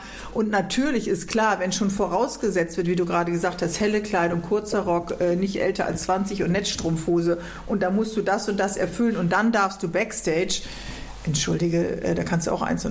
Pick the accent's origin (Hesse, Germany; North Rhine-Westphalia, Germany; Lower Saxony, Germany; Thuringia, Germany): Hesse, Germany; Frankfurt; gestern Abend war doch Pokalendspiel für uns als Frankfurter.